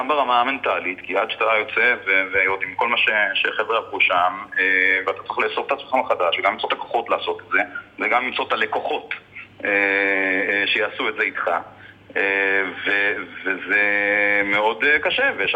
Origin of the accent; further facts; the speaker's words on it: Jerusalem, Jerusalem District, Israel; בתור ירושלמי שביקר בקריית שמונה לפני כמה ימים